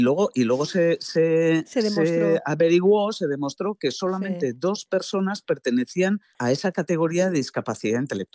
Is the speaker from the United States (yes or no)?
no; Irún, Basque Country, Spain; Y está pasando, por ejemplo, en mi pueblo, en el polideportivo de Irún.